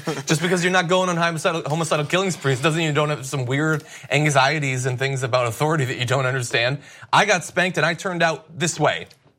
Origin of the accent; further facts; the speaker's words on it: Connecticut, United States; I come from Connecticut. I was spanked once or twice as a kid.